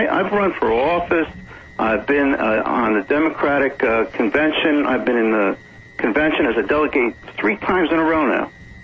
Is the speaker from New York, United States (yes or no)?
yes; New York, United States; You know, I grew up in New York, working in my father's stores that he owned